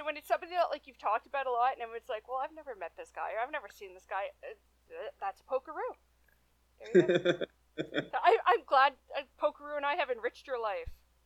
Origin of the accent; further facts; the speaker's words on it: Toronto, Ontario, Canada; I don't have a ton of experience in small towns. I'm from Toronto.